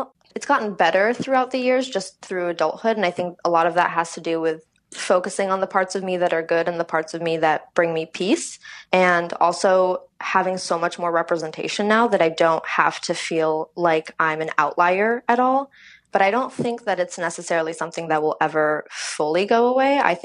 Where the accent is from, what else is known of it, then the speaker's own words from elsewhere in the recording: Algeria; moved away; so I'm originally from Algeria, and my family and I actually came here under asylum. So we were refugees when we moved.